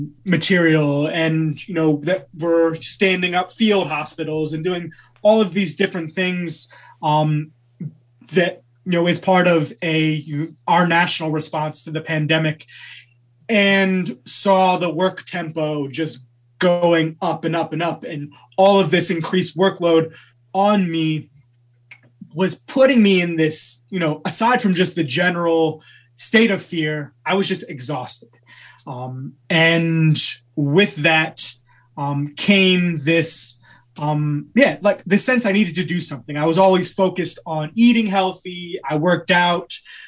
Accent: New Jersey, United States; Yeah, I was born in Bridgeton, New Jersey. Grew up outside of Philadelphia, dirty, relatively poor neighborhood.

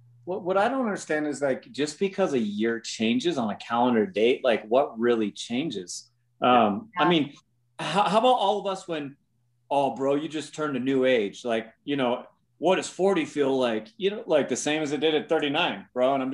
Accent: California, United States; I grew up in California.

